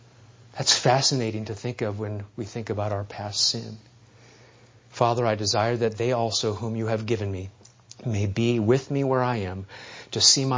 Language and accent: English; Nebraska, United States; I remember flying into Los Angeles from Nebraska. I grew up in Nebraska